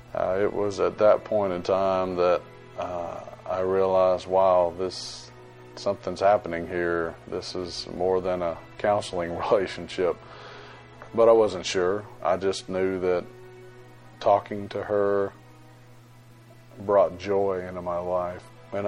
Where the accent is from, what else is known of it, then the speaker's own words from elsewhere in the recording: Virginia, United States; I went home, took the kids home to my hometown in Virginia for Christmas